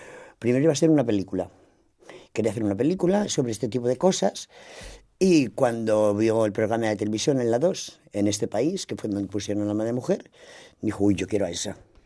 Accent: Madrid, Community of Madrid, Spain; moved away as an adult; also born or lived in Vigo / Murcia; now in Elche, Spain; soy madrileña, vivo en Vigo y ahora vivo en Murcia, o sea, que no te digo más. He estado en el extranjero 25 años en el extranjero, o sea, que no sé ni dónde vivo ni de dónde soy ya. Bueno, sí, soy madrileña, que quede claro.

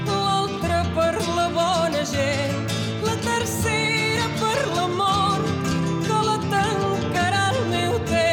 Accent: Balearic Islands, Spain; de las Baleares, recordándonos mi tierra.

